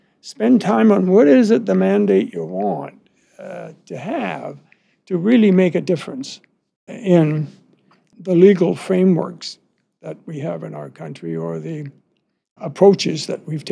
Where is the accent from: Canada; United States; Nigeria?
Canada; I was ashamed of it as a Canadian